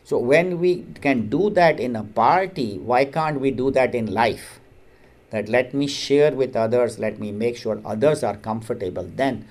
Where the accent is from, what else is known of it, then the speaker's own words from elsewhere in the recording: India; You all know we grew up in India.